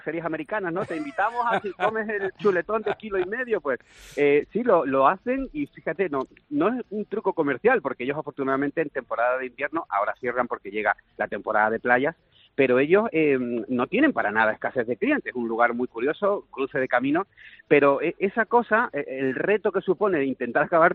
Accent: Andalusia, Spain; yo soy andaluz, a mucha honra

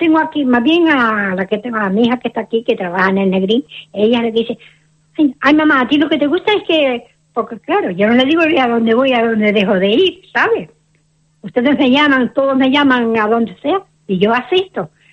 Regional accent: Ingenio, Canary Islands, Spain; also born or lived in Equatorial Guinea; Y soy del Carrizal de Ingenio. Uh-huh. Soy del Carrizal de Ingenio, lo que pasa es que la vida... Me casé, o sea, y estamos viviendo aquí hace muchos años. Hicimos la casa, y, o sea, que vinimos de la Guinea Española ya.

